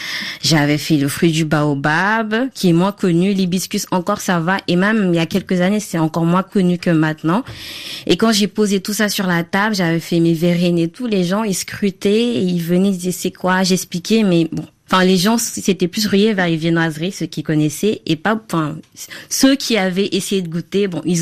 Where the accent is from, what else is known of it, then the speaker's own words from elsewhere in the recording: Senegal; now in France; puisque je viens du Sénégal.